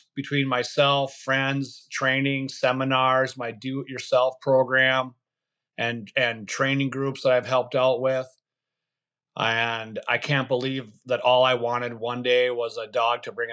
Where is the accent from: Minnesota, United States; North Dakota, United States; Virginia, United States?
Minnesota, United States; Yes, I am a Minnesota native. I grew up in West Central Minnesota area, the Elba Lake, Evansville, Ashby area out there